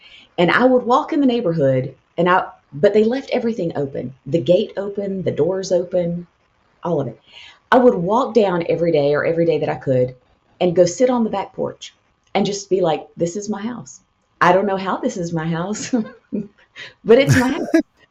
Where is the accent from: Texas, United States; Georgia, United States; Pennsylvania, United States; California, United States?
Georgia, United States; now in Alabama, United States; I'm from North Georgia, so I love a view. I love water. Live in Alabama now.